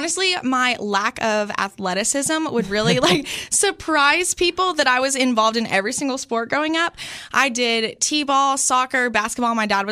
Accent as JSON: {"language": "English", "town": "Sparta", "region": "Tennessee", "country": "United States", "tie": "born or raised there", "said": "So I grew up in the sweet little town of Sparta, Tennessee. So just like 30 minutes from here in Cookeville."}